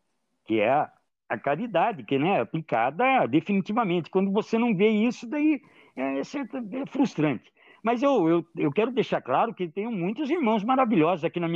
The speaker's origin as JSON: {"language": "Portuguese", "country": "Brazil", "said": "Eu não sou aquela pessoa apaixonada pelos Estados Unidos. Eu sou muito brasileiro."}